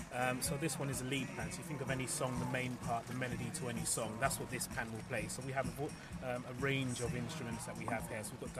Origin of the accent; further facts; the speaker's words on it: Croydon, London, United Kingdom; So we're from Croydon.